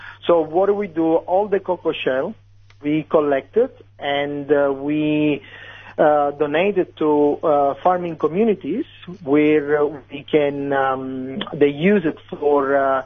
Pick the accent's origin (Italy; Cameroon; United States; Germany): Italy; I'm originally from Italy, so simplicity in food is the goal.